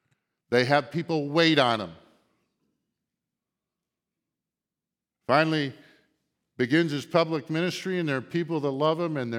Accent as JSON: {"language": "English", "country": "United States", "said": "Now you may get the hint that I don't quite get it, being an American, and we don't give people rule and power simply because of heredity."}